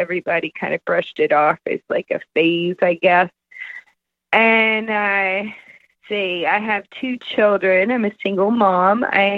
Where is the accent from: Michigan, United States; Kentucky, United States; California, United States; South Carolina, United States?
Kentucky, United States; I grew up in Kentucky, small town. So, you know, it's just a lot of farm parties, drinking, hanging out.